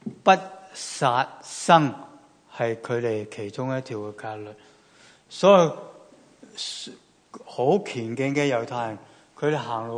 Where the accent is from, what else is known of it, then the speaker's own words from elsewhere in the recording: Guangdong, China; 就是我们广东人说什么惊住踩死什么蚁